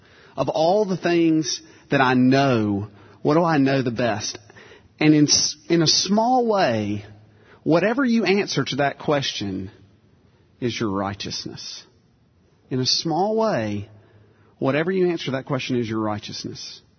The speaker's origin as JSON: {"language": "English", "town": "Tupelo", "region": "Mississippi", "country": "United States", "tie": "born or raised there", "said": "When I grew up in Tupelo, Mississippi, and you don't need to know a lot about that besides that … is from there."}